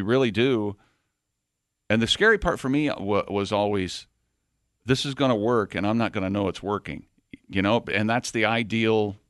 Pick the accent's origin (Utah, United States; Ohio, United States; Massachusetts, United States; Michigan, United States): Ohio, United States; Well, I'm from Ohio.